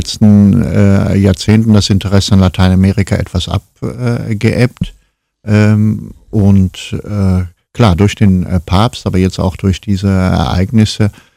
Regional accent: Siegburg, North Rhine-Westphalia, Germany; born there; Ich bin geboren in Siegburg

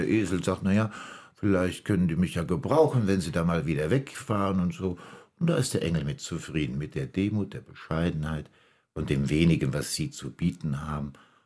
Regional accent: Ransbach-Baumbach, Rhineland-Palatinate, Germany; Und dann geht es in meinen Heimatort, Ransbach-Baumbach

